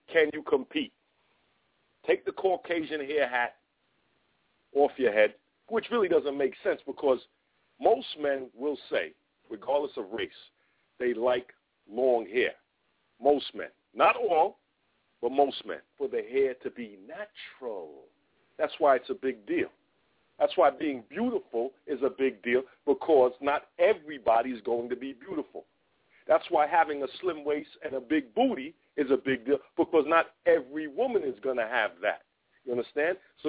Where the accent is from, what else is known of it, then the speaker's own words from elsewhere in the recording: Jamaica; born there; I was born in West Jamaica, West Indies